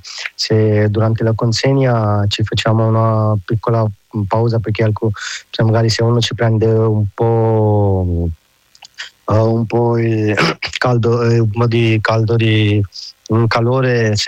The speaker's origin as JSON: {"language": "Italian", "country": "Pakistan", "second_language": "Italian", "moved": "yes", "lives_now": "Italy", "said": "ho 34 anni, vengo dal Pakistan"}